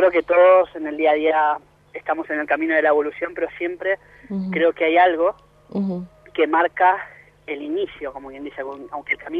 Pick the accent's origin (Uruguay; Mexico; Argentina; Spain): Argentina; moved away as an adult; yo soy de Argentina. Uh-huh. Estoy aquí desde el 2004, soy diseñador gráfico.